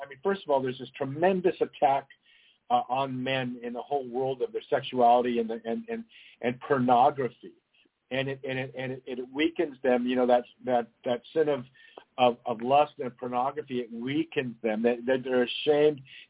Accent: Santa Cruz, California, United States; Well, I was raised in Santa Cruz, California

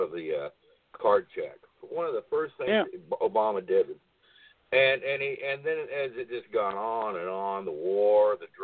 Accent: Kansas, United States; You know, I come from Brownbackistan. I come from Kansas.

